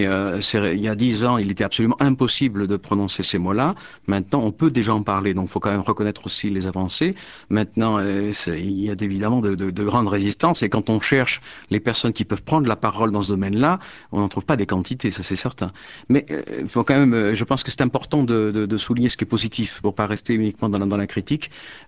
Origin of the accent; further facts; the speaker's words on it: France; now in Peru; pour quelqu'un comme moi qui vit au Pérou, dans un contexte culturel assez différent, même si je suis français d'origine, ça fait quand même 20 ans que je suis un peu éloigné